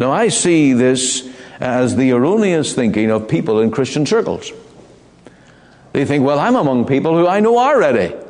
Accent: Ireland; Now, I come from Ireland, and it's a very Roman Catholic country, much of it.

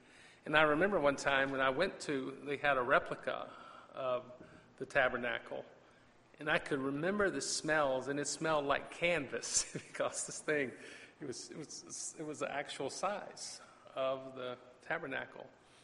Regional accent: Virginia, United States; y'all know I'm a Virginian. I'm a guy from the Old Dominion, born and raised.

